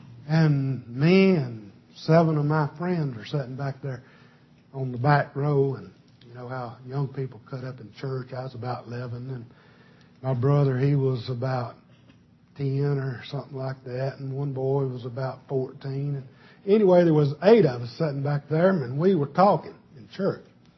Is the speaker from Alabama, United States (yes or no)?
yes; Alabama, United States; But anyway, I grew up in South Alabama, way out in the country, and we just old country folks.